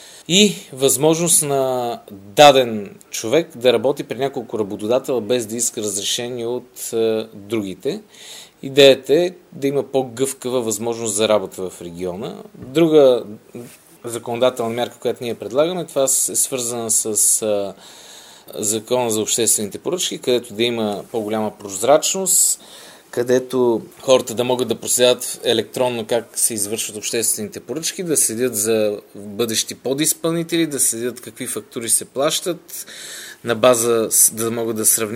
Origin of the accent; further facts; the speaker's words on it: Vratsa, Vratsa Province, Bulgaria; Защото съм врачанин